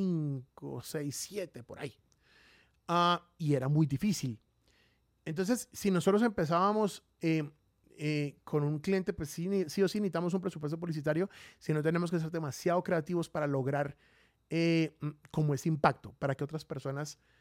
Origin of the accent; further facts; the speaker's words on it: Bucaramanga, Santander, Colombia; now in Medellín, Colombia; la ciudad de Bucaramanga, de donde yo soy oriundo, como les digo, yo estoy de Medellín, pero yo soy de Bucaramanga, soy santandereano, hincha ferviente del Atlético de Bucaramanga